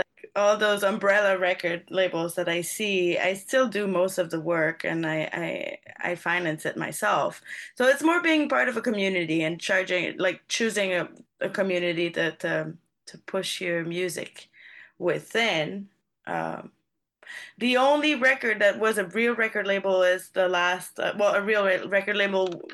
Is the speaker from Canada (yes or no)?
yes; Montreal, Quebec, Canada; I'm from Montreal originally.